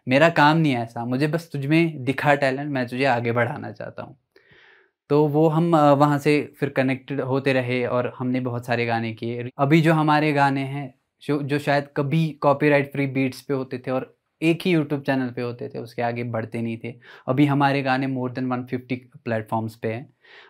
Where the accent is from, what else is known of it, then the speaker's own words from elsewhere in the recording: Jammu and Kashmir, India; because हम south Kashmir से belong करते थे, गाँव का कोई लड़का मिलता था गाली दे के जाता था